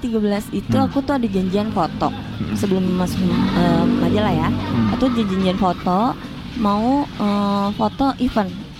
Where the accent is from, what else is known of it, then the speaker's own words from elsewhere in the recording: Bandung, West Java, Indonesia; moved away as an adult; now in Jakarta, Indonesia; Asli Bandung, lahir di Bandung, sekolah di Bandung, gitu. Tapi sudah selesai sekolah, pindah ke Jakarta.